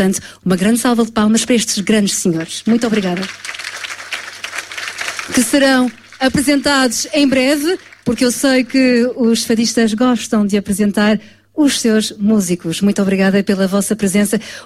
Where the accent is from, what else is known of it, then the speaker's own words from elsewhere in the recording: Minho, Portugal; Pois é, eu sou minhota, toda a gente sabe.